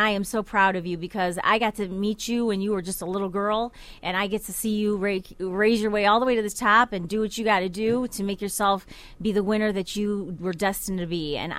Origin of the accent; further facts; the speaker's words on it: Chesterland, Ohio, United States; coming from our little small town that we grew up in Chesterland, and then, you know, going outside of that box and trying to do something big.